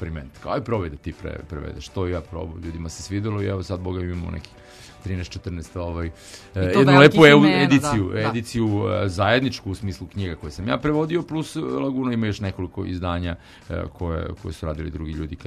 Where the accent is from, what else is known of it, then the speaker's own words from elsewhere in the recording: Belgrade, Serbia; born there; moj otac je rođen u jednom selu blizu Kragujevca, ali ne, ja sam rođen u Beogradu